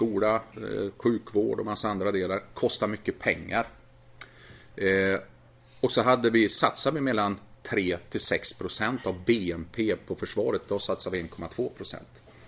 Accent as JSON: {"language": "Swedish", "town": "Örnsköldsvik", "region": "Västernorrland County", "country": "Sweden", "said": "Jag kommer från Örnsköldsvik där man uppfann ishockeyn"}